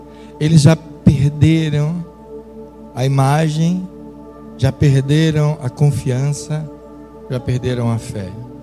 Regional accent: Rio de Janeiro, Brazil; A gente tinha... carioca tem ranço com paulista, sempre teve, né? Aí o paulista, sabendo que a gente é carioca, às vezes mandava você para o endereço errado.

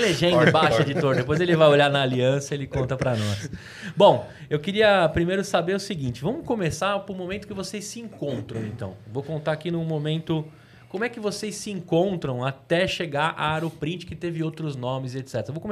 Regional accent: São Paulo, Brazil; Made in ZL, é nóis. Eu sou do Aricanduva, um pouquinho mais pra lá.

